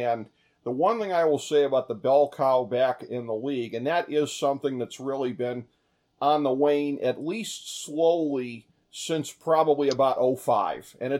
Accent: Ohio, United States; feeling kind of distant from my hometown Browns, as we have covered on the show previously

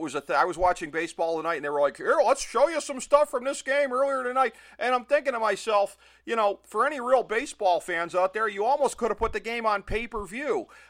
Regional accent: Cleveland, Ohio, United States; in my hometown of Cleveland, we only get the Red Sox coming through once a year

